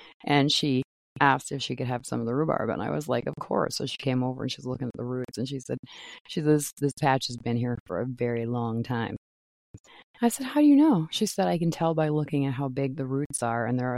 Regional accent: Maine, United States; because I'm not from Minnesota. I'm from Maine.

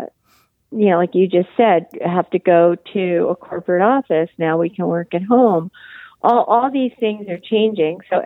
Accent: Northport, New York, United States; Okay, yeah, I grew up in Northport, New York, which is about halfway out on Suffolk County in Long Island.

